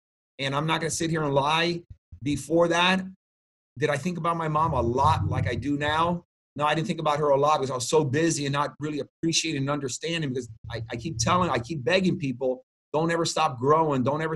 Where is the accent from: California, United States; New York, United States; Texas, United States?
New York, United States; New York City; born there; They were in New York. I was born in the Bronx.